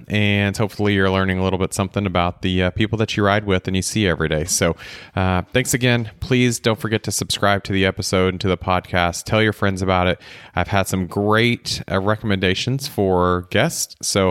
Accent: El Reno, Oklahoma, United States; So I grew up in El Reno, smaller town about 30 minutes west of Oklahoma City.

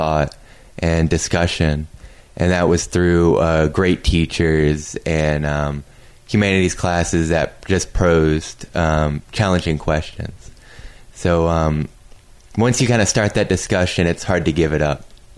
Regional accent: Jacksonville, Florida, United States; Born and raised in Jacksonville.

